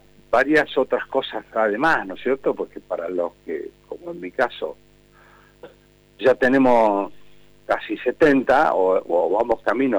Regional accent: Chubut, Argentina; born there; 1958. Nací en 1958 junto con el primer gobierno constitucional de la provincia de Chubut.

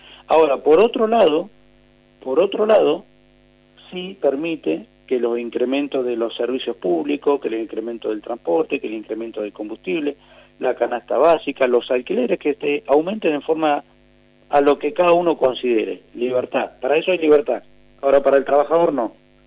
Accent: Argentina; absolutamente somos distintos los argentinos

